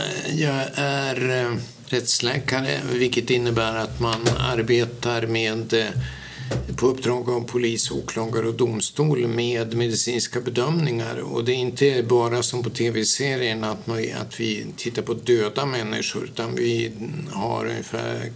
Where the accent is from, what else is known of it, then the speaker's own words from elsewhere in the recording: Umeå, Västerbotten County, Sweden; Man kan ju säga att jag är född och uppvuxen i Umeå, utbildad i Umeå, alltid återvänt till Umeå.